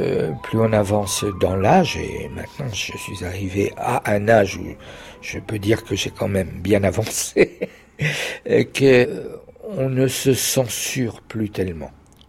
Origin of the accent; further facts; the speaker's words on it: Châtellerault, Nouvelle-Aquitaine, France; born there; Je suis né à Châtellerault le 16 mai 1942. Ça fait 77 ans. Et je suis pianiste, je suis musicien. Et je suis aussi prêtre orthodoxe.